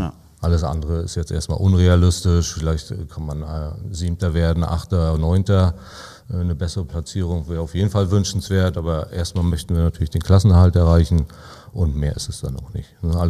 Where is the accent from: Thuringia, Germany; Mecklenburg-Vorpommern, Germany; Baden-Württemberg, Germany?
Mecklenburg-Vorpommern, Germany; Nossendorf; Auf einem kleinen Dorf, Nossendorf, bei Demmin, da wo ich herkomme.